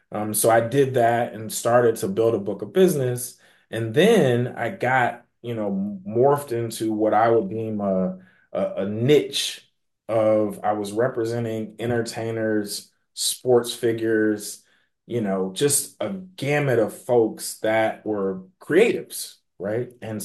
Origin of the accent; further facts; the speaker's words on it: Atlanta, Georgia, United States; So I am an Atlanta kid, not a kid anymore, but I'm from Atlanta, Georgia, here in the United States.